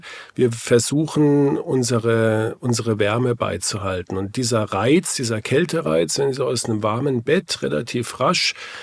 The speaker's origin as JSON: {"language": "German", "region": "Kurpfalz", "country": "Germany", "said": "Ja, weil wir sagen Trottoir. Das, ich komme aus der Kurpfalz ursprünglich, da sagt man auch Trottoir."}